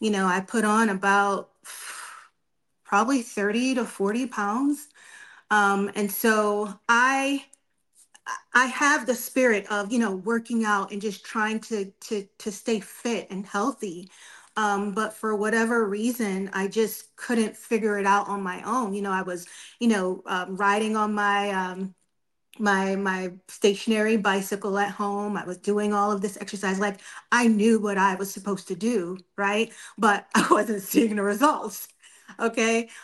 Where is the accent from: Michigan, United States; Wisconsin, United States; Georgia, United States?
Georgia, United States; born there; I was born in Georgia, served in the military for 20 years. Now I live in Georgia with my 11-year-old son